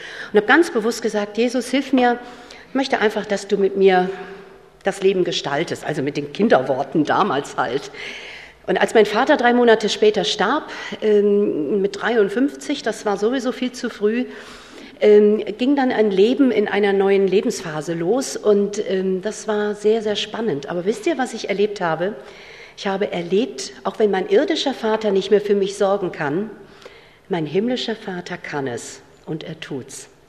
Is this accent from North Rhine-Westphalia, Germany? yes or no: yes; North Rhine-Westphalia, Germany; aufgewachsen in Nordrhein-Westfalen, Jahrgang 62.